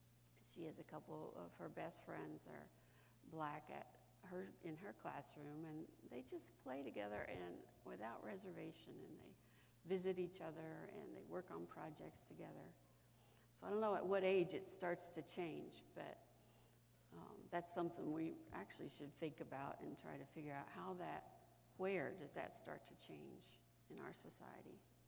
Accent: United States; My experience as a white woman growing up in America is not the same as a black person's experience growing up in America.

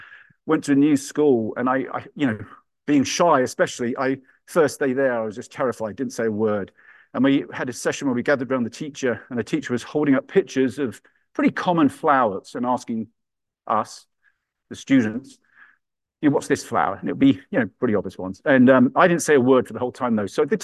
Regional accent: South East England, United Kingdom; an ancient woodland near where I grew up in Kent, which is in the southeast of England.

